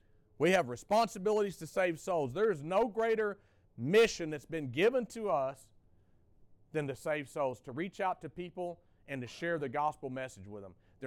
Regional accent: Texas, United States; I grew up in Texas for about 8 or 9 years of my youth, in the early 80s up through the mid 80s.

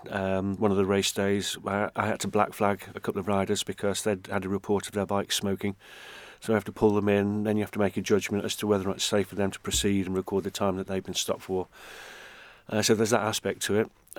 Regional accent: Isle of Man; I'm from the Isle of Man. I'm a retired school teacher.

